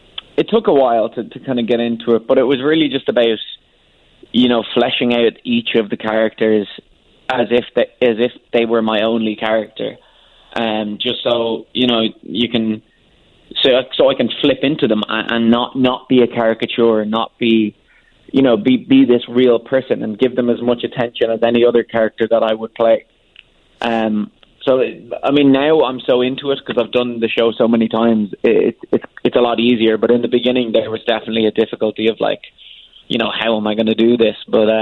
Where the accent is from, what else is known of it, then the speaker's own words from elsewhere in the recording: Dublin, Leinster, Ireland; Indeed, yes. I'm from Dublin.